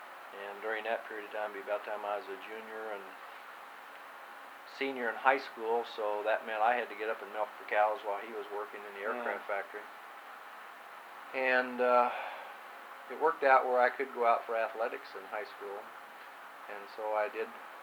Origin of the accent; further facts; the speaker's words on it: Kingman, Kansas, United States; I was born in Kingman, Kansas, which is about south central part of the state. And that was back in January of 1941. I attended a small two-room rural school